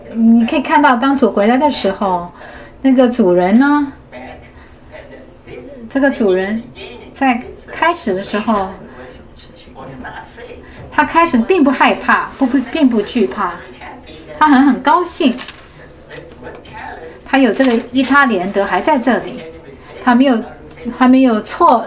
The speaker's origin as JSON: {"language": "Chinese", "country": "China", "said": "在过去，我因为我是中国人，所以我就不怕讲这个"}